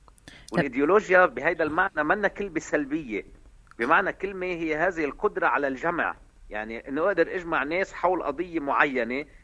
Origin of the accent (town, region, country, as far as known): Lebanon